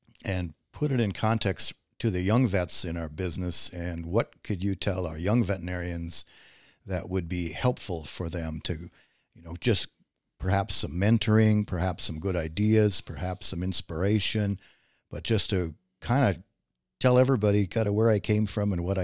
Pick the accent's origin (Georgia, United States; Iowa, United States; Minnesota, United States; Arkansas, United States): Minnesota, United States; Rochester; And so I'm not from a farm. I came from Rochester, Minnesota.